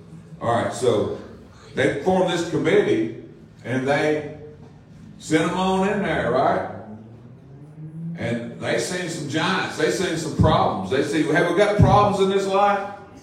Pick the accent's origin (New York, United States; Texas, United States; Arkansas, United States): Arkansas, United States; I'm from South Arkansas. I know all about ticks.